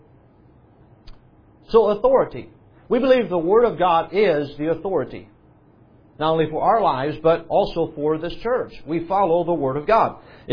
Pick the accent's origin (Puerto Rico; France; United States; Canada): France; I grew up in France for 15 years. I lived in France